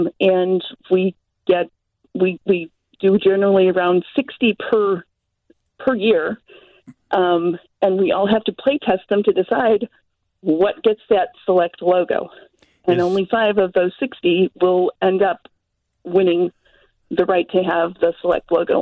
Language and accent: English; Chicago, Illinois, United States; I am a Chicagoan. Go Chicago. Love Chicago.